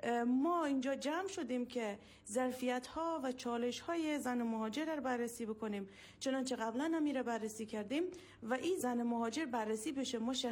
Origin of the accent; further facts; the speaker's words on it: Afghanistan; وقتی من مادر پنهان کنم که من افغانستانی هستم